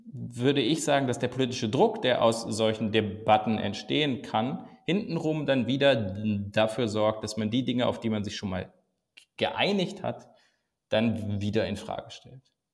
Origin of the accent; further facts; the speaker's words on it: Rhineland, Germany; ich komme aus dem Rheinland